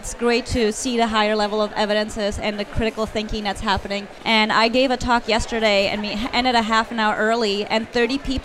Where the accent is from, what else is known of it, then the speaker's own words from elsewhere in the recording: Vermont, United States; Although, you know, I'm from Vermont, and I don't know how people down here do it with this humidity thing.